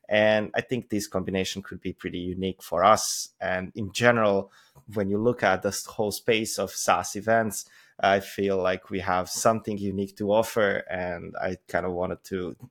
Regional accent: Croatia; my home country, which is Croatia

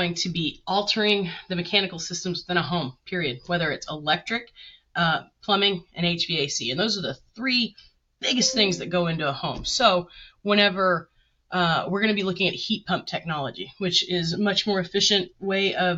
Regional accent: Texas, United States; But Texas doesn't have as much water as it looks like, and that's my home state.

